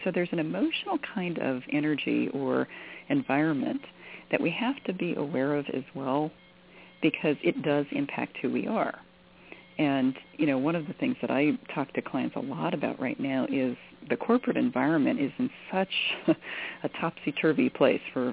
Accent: Colorado, United States; moved away; You know, I grew up in Colorado and we had pine trees around. But when I moved here to North Carolina, it's been fascinating how much I need hardwoods around me.

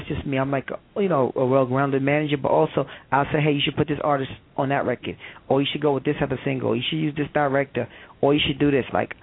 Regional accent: Brooklyn, New York, United States; I'm from the streets. I'm from Brooklyn, New York.

